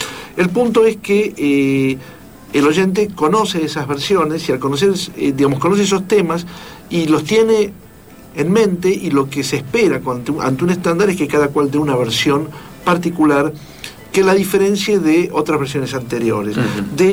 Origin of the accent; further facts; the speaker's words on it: Argentina; Como soy argentino, lo único que quedó del tema jazzístico es justamente el título.